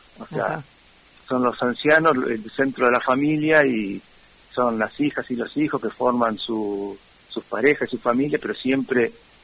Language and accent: Spanish; Rawson, Argentina; yo soy parte de Rawson y me encuentro muy lejos de lo que es la familia de origen